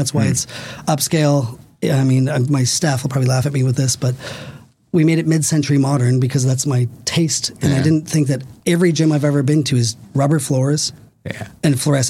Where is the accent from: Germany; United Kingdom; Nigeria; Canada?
Canada; Toronto, Ontario; now in Milwaukee, United States; I mean, I grew up in Canada, in Toronto, in a large city.